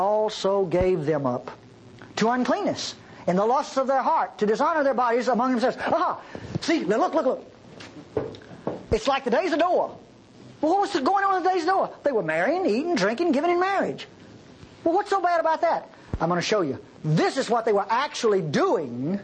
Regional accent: Texas, United States; It's not because I'm a Texan, Norman.

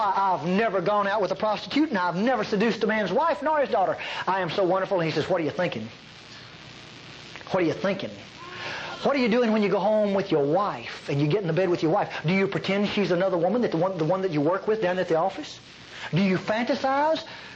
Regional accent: Texas, United States; You know, I mean, God, I'm a Texan. Texans never humble themselves.

